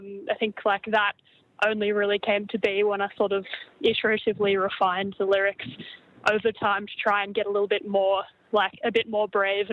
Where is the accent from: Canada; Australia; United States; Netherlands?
Australia; Torquay, Victoria; because I grew up in Torquay, down at the Surf Coast, I haven't really played a proper show down there in a bloody long time.